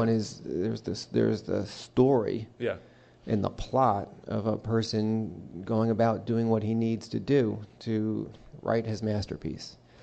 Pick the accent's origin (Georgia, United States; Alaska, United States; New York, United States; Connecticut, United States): New York, United States; Phil lived upstate New York. Danny and I grew up in Westchester.